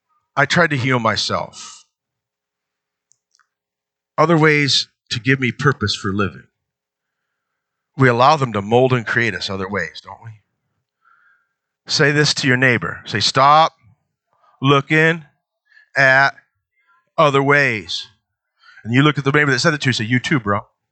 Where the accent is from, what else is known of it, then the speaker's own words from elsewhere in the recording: East Coast, United States; It's like, I came from the East Coast, and snow would get you, you know?